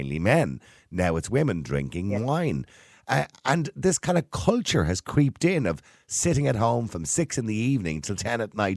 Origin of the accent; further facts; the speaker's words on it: United Kingdom; Now, after that's one thing we don't really do as much, I think, as British people.